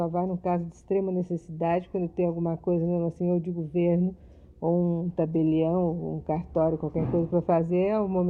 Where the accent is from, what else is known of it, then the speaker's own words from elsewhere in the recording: São Paulo, Brazil; Bom, eu nasci em São Paulo já há bastante tempo, conheci São Paulo muito provinciana, como era considerada naquela época